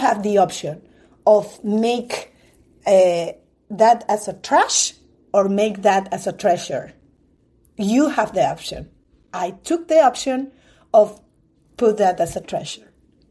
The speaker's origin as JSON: {"language": "English", "country": "Peru", "second_language": "English", "said": "And I say, oh, I'm from Peru. You know, do you know where is Peru? No, the answer is no. It's next to Mexico, they answered."}